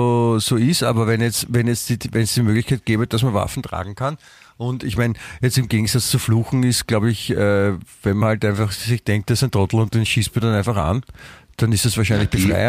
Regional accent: Southern Germany, Germany; Ich meine, ich bin Deutscher, ja? Aber das Biefke ist ja, das sind ja die Preußen. Ja? Also eher die Nordwestdeutschen. Ja? Und ich bin ja aus dem Süd.

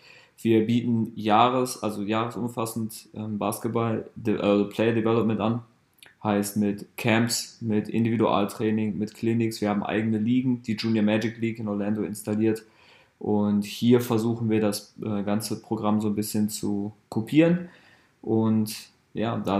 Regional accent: North Rhine-Westphalia, Germany; Also ich bin im Ruhrpott aufgewachsen.

